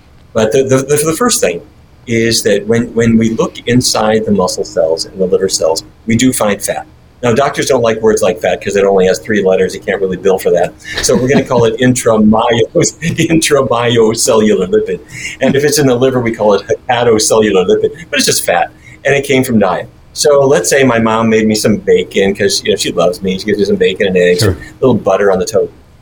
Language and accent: English; Fargo, North Dakota, United States; Growing up in Fargo, as I mentioned, my dad grew up in the cattle business, like everybody else in the family.